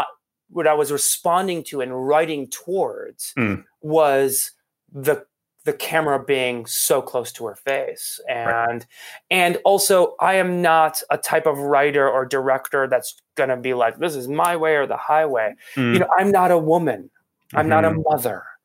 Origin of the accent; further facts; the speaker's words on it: Iran; moved away; I'm an immigrant from Iran that grew up in a country where my parents didn't speak English.